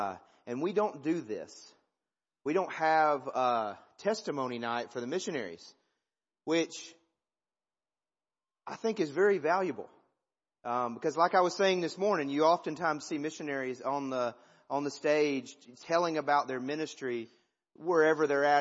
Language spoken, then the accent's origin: English; Decatur, Alabama, United States; I'm from Decatur, Alabama, not Decatur, Illinois, or Illinois.